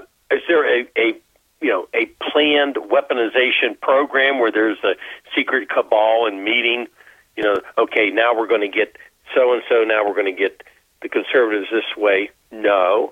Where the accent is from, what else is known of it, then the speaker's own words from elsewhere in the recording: Wheeling, West Virginia, United States; born there; I was born in Wheeling, so.